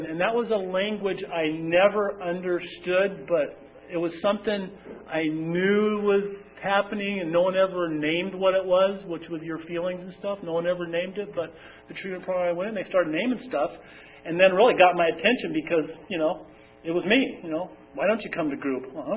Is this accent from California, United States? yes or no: yes; San Diego, California, United States; I grew up in San Diego, and now we're getting to that. I grew up in San Diego, and I was the kid that sat in school